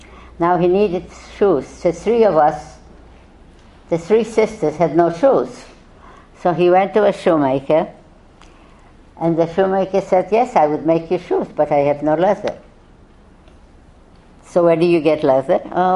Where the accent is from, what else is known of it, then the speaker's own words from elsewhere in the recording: Poland; my husband was from Yugoslavia, and I was from Poland.